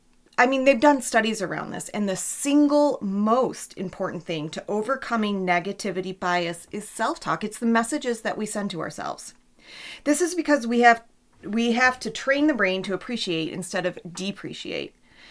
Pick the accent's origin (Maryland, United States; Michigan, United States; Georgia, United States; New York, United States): Michigan, United States; Detroit; I am from the Detroit metro area of Michigan, and the weather is always pretty funky here in the springtime.